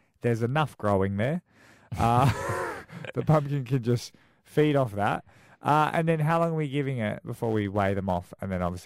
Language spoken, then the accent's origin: English; Perth, Western Australia, Australia; there's classic Perth thing where it's like we're from Perth, so they're often thinking that they get left out.